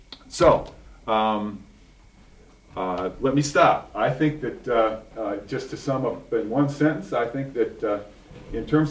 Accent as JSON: {"language": "English", "town": "Chicago", "region": "Illinois", "country": "United States", "said": "Well, I mean, I'm a Chicagoan, and I've crossed paths and worked for and with and around Jesse Jackson for 20 years."}